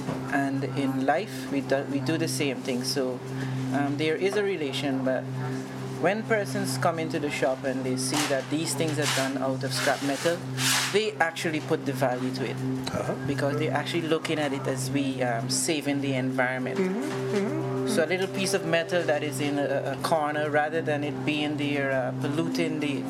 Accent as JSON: {"language": "English", "country": "Guyana", "moved": "yes", "lives_now": "Antigua and Barbuda", "said": "Well, my mom came here from Guyana about 13 years ago, and she decided to bring us here."}